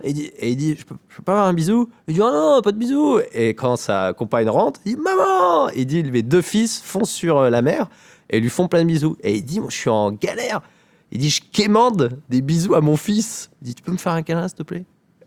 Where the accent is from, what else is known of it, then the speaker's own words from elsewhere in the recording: Normandy, France; en Basse-Normandie, là où j'ai grandi, moi je viens de la campagne, là où ils tournent L'Amour est dans le Pré